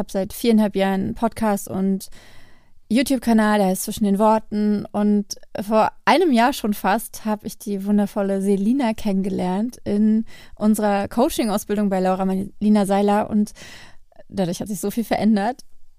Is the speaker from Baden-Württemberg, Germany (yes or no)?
no; Berlin, Germany; ich komme aus Zehlendorf